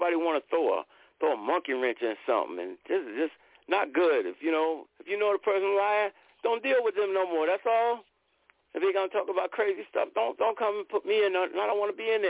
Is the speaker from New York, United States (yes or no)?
yes; New York, United States; even though I'm from New York, Long Island, it don't matter